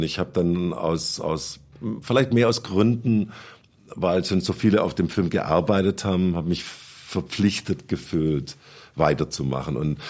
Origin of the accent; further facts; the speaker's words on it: Sindelfingen, Baden-Württemberg, Germany; Ich komme aus Sindelfingen, das ist nahe bei Stuttgart